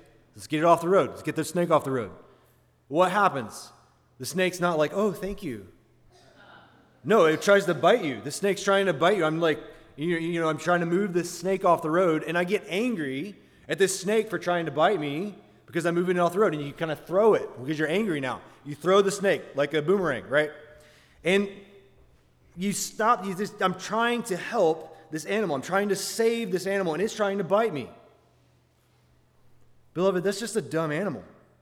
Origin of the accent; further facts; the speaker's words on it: Alabama, United States; Now, when I was growing up in Alabama, in the summertime, snakes would cross the road.